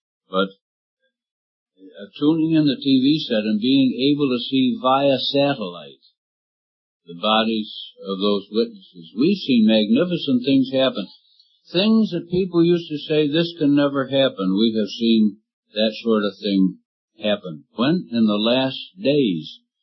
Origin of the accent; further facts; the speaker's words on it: Scotland, United Kingdom; born there; being a Scotsman by birth, I was very conscious of wasted money